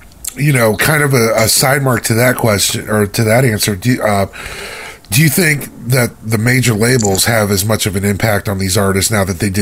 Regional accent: United States; I'm an American and I've got nothing but the utmost pride for the music that my country's put out.

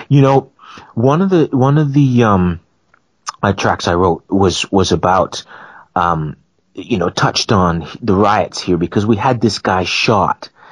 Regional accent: Canada; now in United Kingdom; I was raised in Canada, and if you went to a restaurant and you were served cold food, you would say, hey, man, my food is cold.

